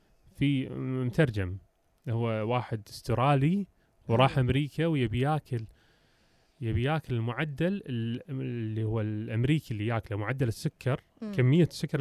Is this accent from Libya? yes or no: no; Kuwait; عندنا بالكويت في وايد مطاعم حلوه